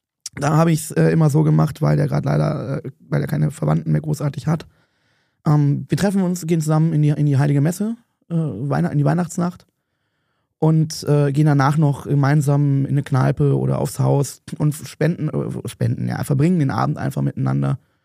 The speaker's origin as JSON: {"language": "German", "region": "Berlin", "country": "Germany", "said": "Ich bin ja Berliner, ich bin ja auch mehr aus Berlin, wie man ja weiß."}